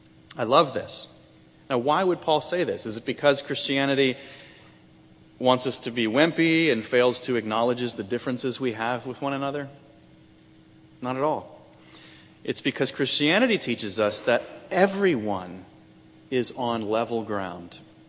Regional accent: Virginia Beach, Virginia, United States; Now, I grew up in Virginia Beach, as did my brother and my sister who are here today.

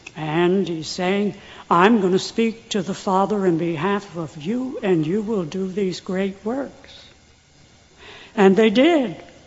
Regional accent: Wanaque, New Jersey, United States; I went to the bar in my hometown in Wanacue

